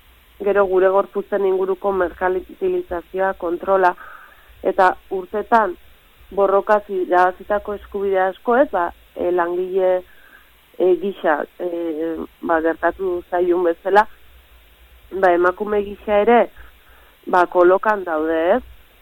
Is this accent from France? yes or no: no; Leitza, Navarre, Spain; ni Leitzakoa naiz, ba, Leitzan